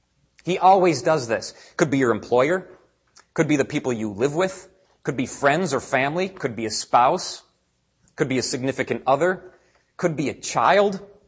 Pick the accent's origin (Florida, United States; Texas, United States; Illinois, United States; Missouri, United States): Illinois, United States; Chicago; born there; I'm like, that's why I was born in Chicago.